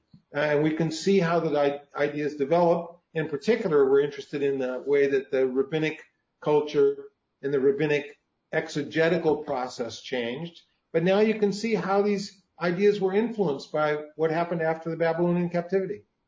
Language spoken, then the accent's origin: English; United States; born there; Because I was born in America, in the West, in the 20th century, because I inherited all this stuff.